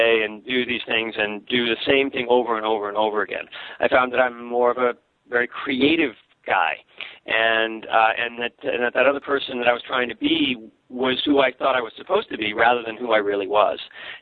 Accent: Northeast, United States; as a kid growing up in America and in the Northeast

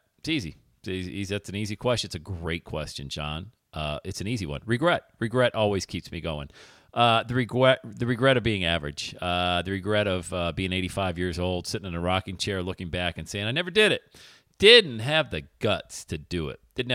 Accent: Buffalo, New York, United States; because I'm from Buffalo, and it talks about the four Super Bowls that the Bills lost in a row.

